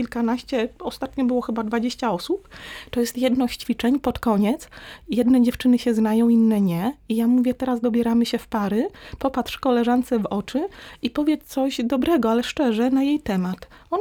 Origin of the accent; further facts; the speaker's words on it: Lower Silesian Voivodeship, Poland; Ja przyjechałam z Dolnego Śląska, więc jak zostałam zaakceptowana